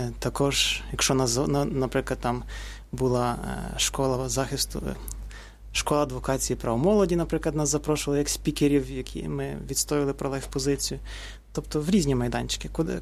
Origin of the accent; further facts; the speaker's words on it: Galicia, Ukraine; now in Kyiv, Ukraine; я сам родом з Галичини, і для мене було очевидно